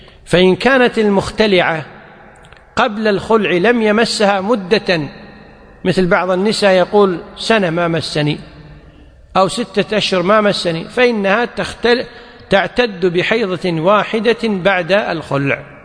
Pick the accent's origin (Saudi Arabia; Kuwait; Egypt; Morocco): Kuwait; وهو النظام والقانون عندنا في الكويت